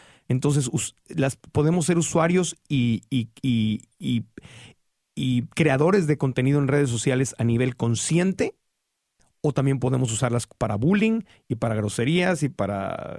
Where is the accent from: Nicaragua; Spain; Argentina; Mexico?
Mexico; Mexico City; Yo me acuerdo cuando crecí en la Ciudad de México